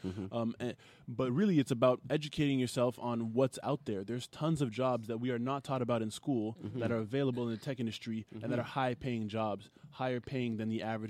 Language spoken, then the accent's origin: English; Montreal, Quebec, Canada; also born or lived in United States / China; I'm born and raised in Montreal. Mm-hmm. Travel quite a bit. I used to live in the U.S. and in China for work.